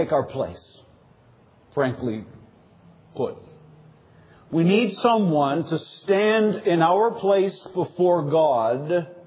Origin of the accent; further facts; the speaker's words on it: New Brunswick, Canada; I grew up in New Brunswick, one of the poorest provinces in Canada.